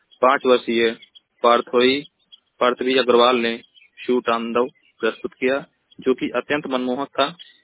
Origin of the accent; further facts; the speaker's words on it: Maharajganj, Uttar Pradesh, India; मैं जिला महाराजगंज का निवासी हूँ।